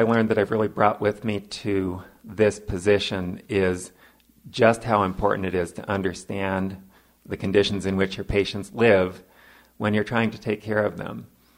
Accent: Berkeley, California, United States; Grew up in Berkeley, California. My mom was a single mom and worked full-time doing a variety of jobs from cleaning houses to working in a sandal shop.

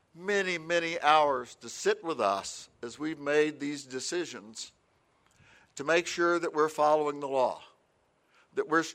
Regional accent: Seminole, Oklahoma, United States; especially I want to thank Josh Pyron of my hometown, Seminole, Oklahoma, who was in the SAE chapter here since I've been president.

